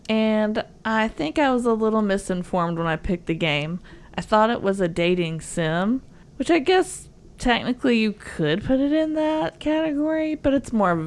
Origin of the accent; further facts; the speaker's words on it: the South, United States; accent: southern; I did not butcher that with my southern accent at all.